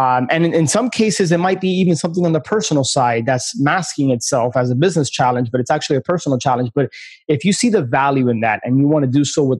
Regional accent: Miami, Florida, United States; Being born and raised in Miami, my family and I have always visited and spent some time in the Florida Keys.

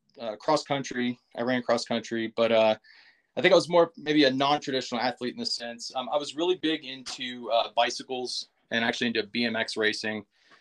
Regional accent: Auburn, Alabama, United States; So, I'm originally from Auburn, Alabama, home of Auburn University.

